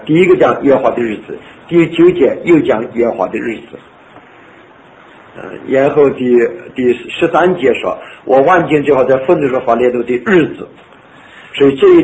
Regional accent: China; 我们中国人不讲大禹治水，就是那个时代不一定的。

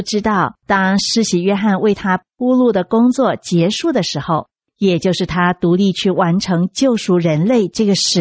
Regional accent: China; 我们中国人说啊，君无戏言，一个王说了话就要算话。

